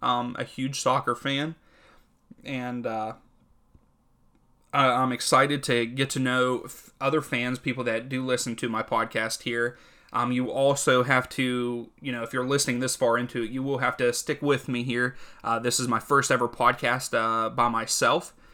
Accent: United States; I really should root for an MLS team. Because that's, you know, it's in my home country and it needs to grow and it is growing.

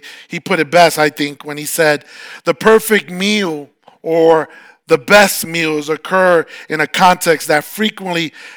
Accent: New York, United States; Born and raised in New York. That's where the good pizza's at.

